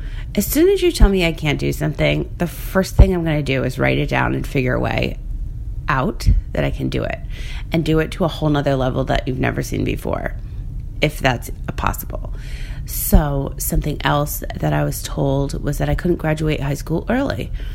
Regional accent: Rhode Island, United States; also born or lived in Florida; I moved to Florida. And I grew up in Rhode Island.

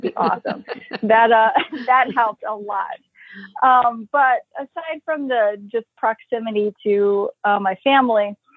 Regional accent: Pennsylvania, United States; So I grew up in Pennsylvania. I went to college in Delaware because I was like, nope, I'm done with this state. I need to get out of it.

